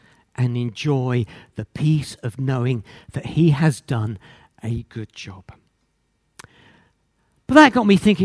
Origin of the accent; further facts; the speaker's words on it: England, United Kingdom; Perhaps it's because I'm English.